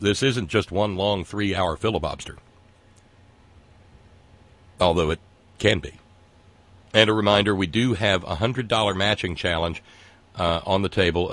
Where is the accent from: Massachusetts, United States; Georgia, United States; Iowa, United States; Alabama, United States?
Alabama, United States; So growing up in Alabama, this was not that extraordinary.